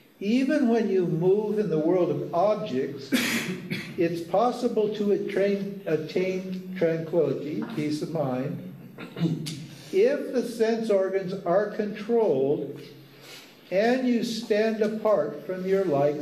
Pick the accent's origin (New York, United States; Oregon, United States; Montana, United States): Montana, United States; But I came from Montana. I was a fisherman and I had a small boat, a raft.